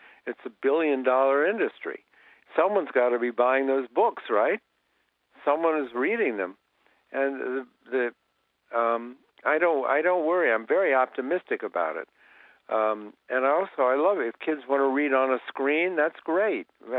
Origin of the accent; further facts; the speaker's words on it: Columbus, Ohio, United States; I grew up in Columbus, Ohio. And I was at our little local library